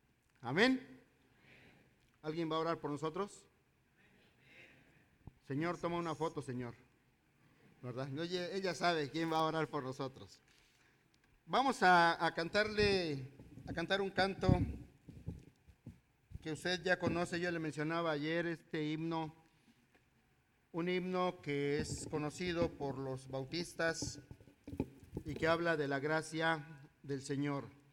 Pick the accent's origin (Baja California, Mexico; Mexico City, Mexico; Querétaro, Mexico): Mexico City, Mexico; now in Guatemala; Somos de México, Distrito Federal, la ciudad más hermosa que hay, más contaminada. Ella es de Veracruz y estamos en Guatemala por 14 años